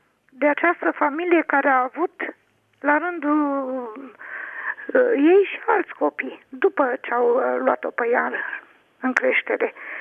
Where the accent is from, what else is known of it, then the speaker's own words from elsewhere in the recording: Transylvania, Romania; Așa au plecat mulți copii, au ajuns în Ardeal, eu sunt ardeleancă.